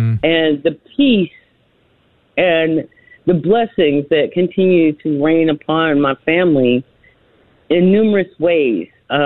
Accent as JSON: {"language": "English", "town": "Cleburne", "region": "Texas", "country": "United States", "lives_now": "Maine, United States", "said": "I'm from Cleburne."}